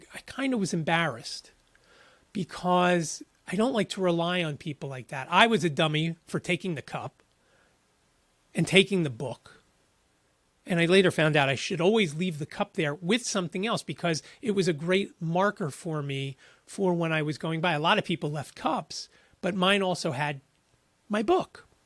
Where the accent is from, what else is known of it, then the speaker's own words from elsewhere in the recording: Philadelphia, Pennsylvania, United States; I'm from Philly and no one would respect me if I came here to this place and ate one of them.